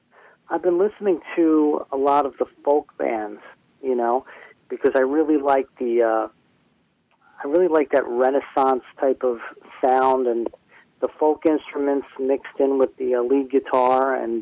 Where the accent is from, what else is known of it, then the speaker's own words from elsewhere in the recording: New Jersey, United States; growing up in the New Jersey metal scene … was like a staple, you know.